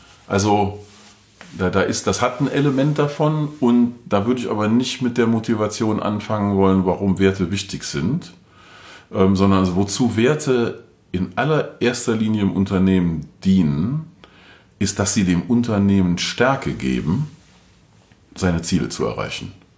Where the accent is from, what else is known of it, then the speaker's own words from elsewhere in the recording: Cologne, North Rhine-Westphalia, Germany; Also Spaß, ich komme aus dem Rheinland, nee, Köln.